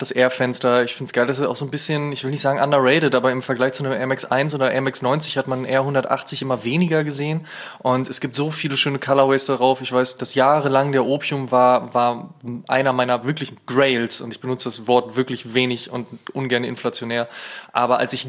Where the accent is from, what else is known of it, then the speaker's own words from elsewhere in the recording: Berlin, Germany; ich komme aus Berlin